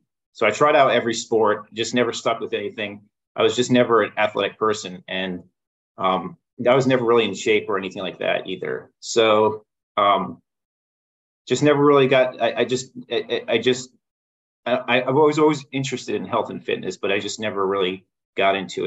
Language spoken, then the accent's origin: English; Port Charlotte, Florida, United States; moved away as an adult; So I grew up in Port Charlotte, Florida, which is the Gulf Coast. And I went to high school pretty much from 5 years old until I graduated high school, and then moved to Orlando for school.